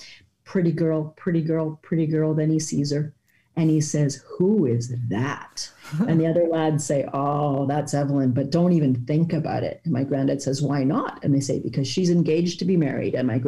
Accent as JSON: {"language": "English", "region": "British Columbia", "country": "Canada", "tie": "born or raised there", "said": "So fast forward, I grew up here on Vancouver Island with my grandparents in the same town."}